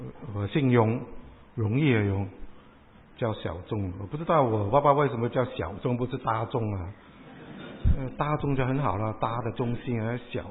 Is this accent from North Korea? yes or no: no; Hong Kong; now in Australia; 我是从香港来的，我1978年来到澳大利亚，那个时候还没有信耶稣。